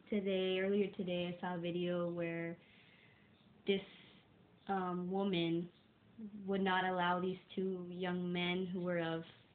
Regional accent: Los Angeles, California, United States; I grew up in South LA, specifically South Central.

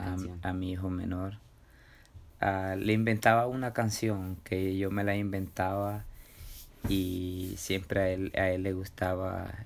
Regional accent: south, Honduras; Crecí en el sur de Honduras.

